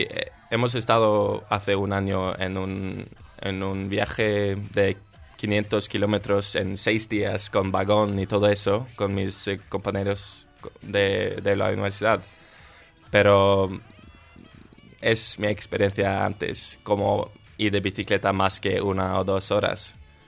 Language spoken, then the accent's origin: Spanish; Norway; Quizá yo soy un estereotípico noruego, pero me gustan más las montañas